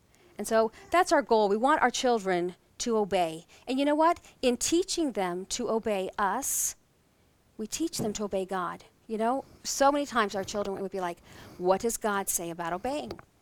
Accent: Texas, United States; I'm from Texas, so in Texas, when your mom says to do something, you say, "Yes, ma'am," "No, ma'am," "Yes, sir," "No, sir."

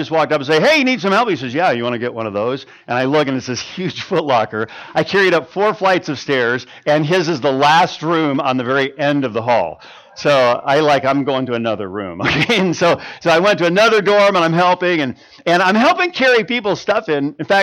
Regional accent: Pensacola, Florida, United States; Well, I'm from Pensacola, Florida.

